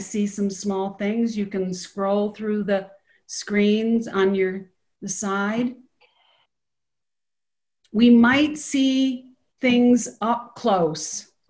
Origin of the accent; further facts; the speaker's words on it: Michigan, United States; I've been watching this and seeing the examples from my home state of Michigan, and in particular in Detroit and the counties surrounding it.